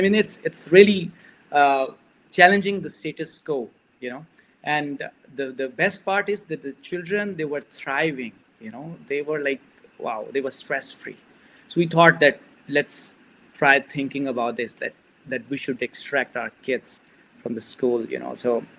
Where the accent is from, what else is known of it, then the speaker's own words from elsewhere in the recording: Pakistan; English is a second language; moved away as an adult; also born or lived in Singapore; now in Malaysia; Basically, I come from Pakistan, and since last 10 years, I'm working in Malaysia. And before that, I was in Singapore.